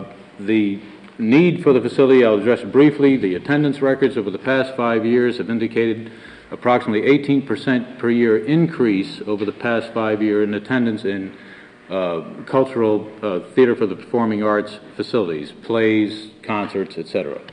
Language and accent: English; Kenai, Alaska, United States; I'm from Kenai, representing the Kenai Arts and Humanities Council.